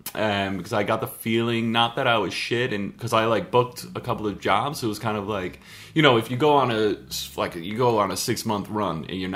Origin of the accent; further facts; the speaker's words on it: United States; now in London, United Kingdom; I think being here in London as an American is just a fool's errand in a way.